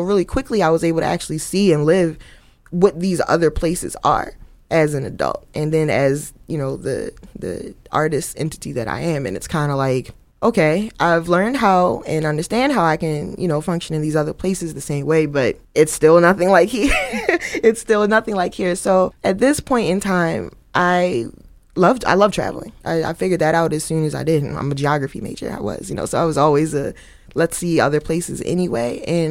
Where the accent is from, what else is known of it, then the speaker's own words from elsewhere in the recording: Baltimore, Maryland, United States; growing up in Baltimore is not easy. It's not pleasant. It's not cute. It's poor.